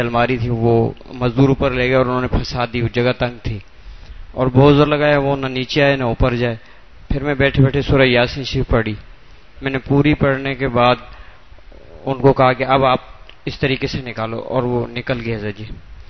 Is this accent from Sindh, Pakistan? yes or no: yes; Sindh, Pakistan; ارے جی میں سندھ سے آیا ہوں جی.